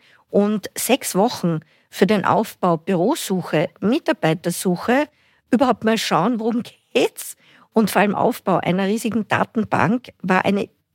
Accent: Vienna, Austria; Ja, ich bin Wienerin.

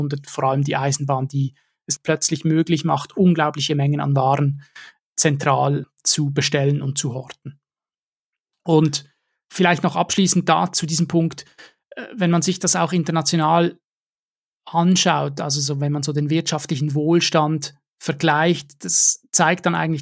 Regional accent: Switzerland; also zum Beispiel auch bei uns in der Schweiz, in der Ostschweiz, Innerschweiz, Glarus, Basel

